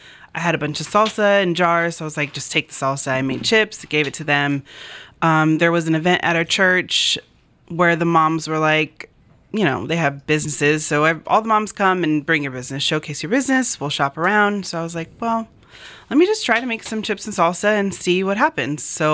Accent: South Gate, California, United States; So I grew up in Southgate.

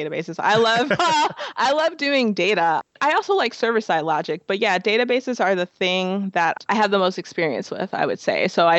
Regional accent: Chicago, Illinois, United States; moved away; Before I moved here, I was living in Chicago. I'm originally from Chicago. So I moved here in 2010.

